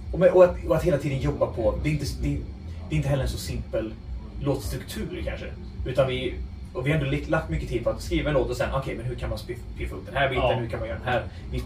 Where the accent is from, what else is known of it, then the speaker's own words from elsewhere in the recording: Borås, Västra Götaland County, Sweden; Vi är alla från Borås. Och vi har alla gått på samma gymnasieskola, Bäckensgymnasiet, men aldrig samtidigt.